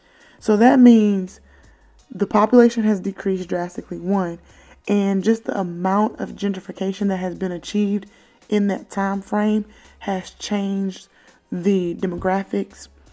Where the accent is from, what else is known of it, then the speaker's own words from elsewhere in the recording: Camden, South Carolina, United States; I am from Camden, South Carolina, and I experienced gentrification on a very small scale